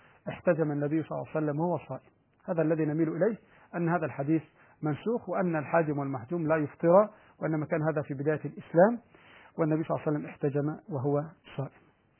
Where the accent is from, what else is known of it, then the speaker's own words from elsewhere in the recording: Egypt; احنا في وقت تقديم المدارس عندنا في مصر